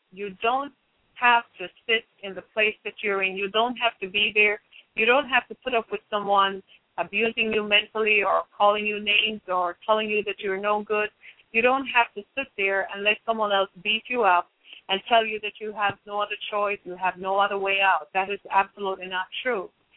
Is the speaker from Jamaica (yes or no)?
yes; Jamaica; born there; And I was born in Jamaica, and I journeyed from Jamaica to Florida.